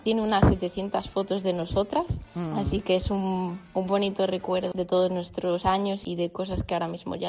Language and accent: Spanish; Salamanca, Castile and León, Spain; now in Belgium; Yo soy de Salamanca